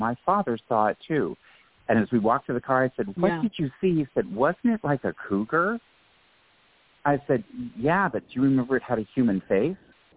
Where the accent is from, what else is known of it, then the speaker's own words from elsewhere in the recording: Colorado, United States; Now, I grew up in Colorado. I grew up in a farming community.